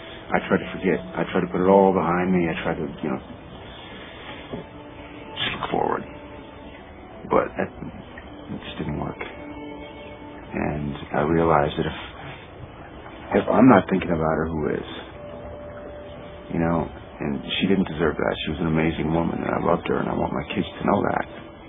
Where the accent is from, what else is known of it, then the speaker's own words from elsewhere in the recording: Wilmington, United States; I'm from Wilmington. We used to come here quite a bit when I was a kid.